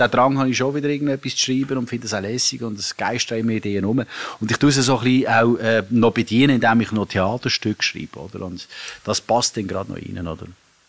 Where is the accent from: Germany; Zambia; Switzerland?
Switzerland; Basel, Basel-Stadt; also born or lived in Zurich; Als Basler